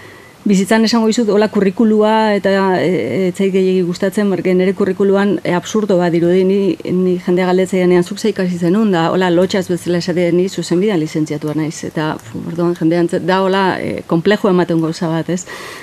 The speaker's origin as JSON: {"language": "Basque", "town": "Urnieta", "region": "Basque Country", "country": "Spain", "tie": "born there", "said": "ni urnietarra naiz jaiotzez. Urnietan Azkonobi eta Baserrikoa naiz"}